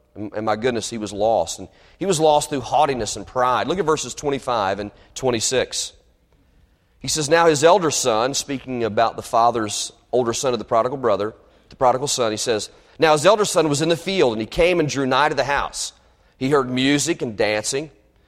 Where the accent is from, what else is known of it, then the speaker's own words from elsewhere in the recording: Kentucky, United States; I told you I was born in Kentucky. I was raised in Kentucky. There are a lot of farms in the area, especially in Lexington.